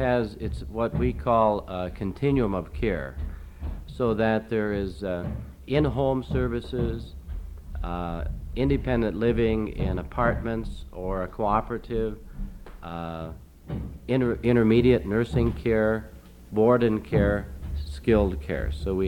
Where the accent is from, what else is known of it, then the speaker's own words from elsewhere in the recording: Minneapolis, Minnesota, United States; I'm from Minneapolis, working with the Ebenezer Society.